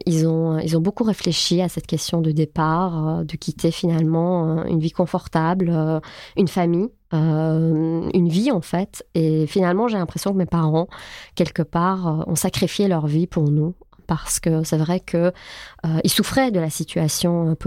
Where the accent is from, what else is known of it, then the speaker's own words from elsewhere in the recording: Tehran, Tehran Province, Iran; je suis née à Téhéran, donc dans la capitale iranienne. J'ai fait une partie de ma scolarité à Téhéran avec le voile.